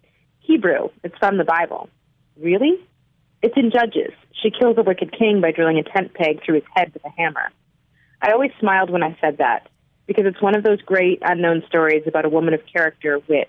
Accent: Canada; I was born here. I'm Canadian. My parents are American.

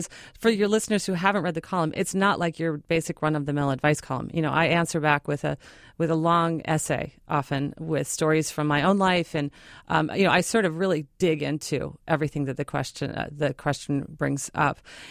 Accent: Minnesota, United States; born or raised there

